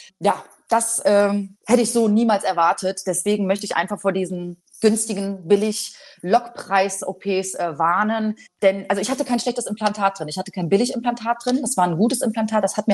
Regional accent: Poland; also ganz ehrlich, ich komme aus Polen

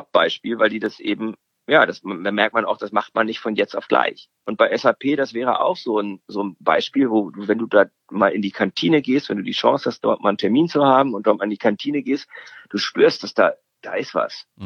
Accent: Sweden; German is a second language; Ich als Schwede

